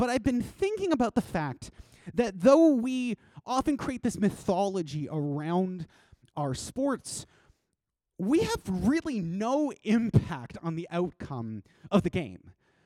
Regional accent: Canada; as a Canadian.

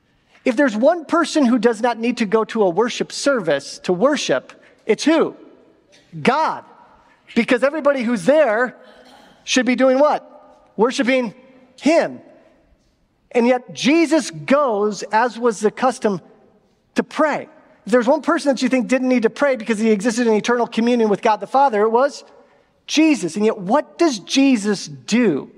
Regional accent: Escondido, California, United States; because I grew up in Escondido, so just right down the hill. And I grew up going to a church there in Escondido

